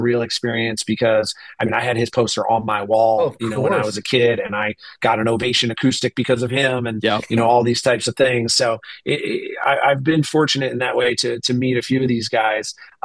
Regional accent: New Jersey, United States; when I growing up in Jersey, South Jersey, when I was in my real formative musical years

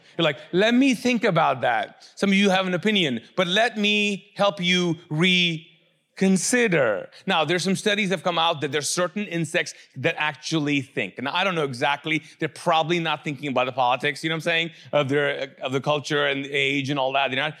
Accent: Kuwait; also born or lived in Pakistan; and if you don't know, I'm from Pakistan. So anyways, I grew up in Kuwait. Anyways, we grew up in the desert.

